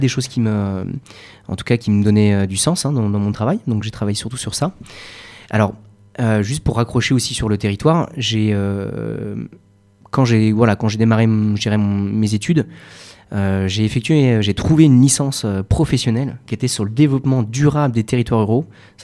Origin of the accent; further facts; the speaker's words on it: Angers, Pays de la Loire, France; Donc je suis originaire de Angers, j'ai toujours vécu en milieu rural